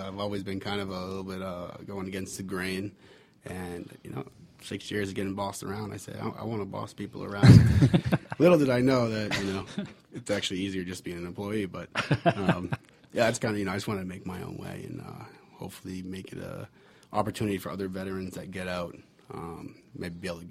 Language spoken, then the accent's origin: English; Boston, Massachusetts, United States; now in Atlanta, United States; went all over, and I was stationed in Savannah, Georgia. Mm. And that's how I ended up in Atlanta. I'm from Boston, so.